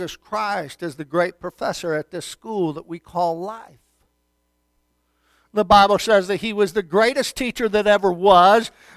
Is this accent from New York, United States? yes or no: yes; New York, United States; I mean, I come from Western New York